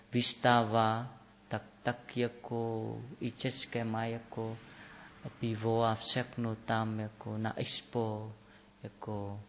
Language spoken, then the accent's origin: Czech; Vietnam; Czech is a second language; Já pocházím z severní od Hanoje asi 60 kilometrů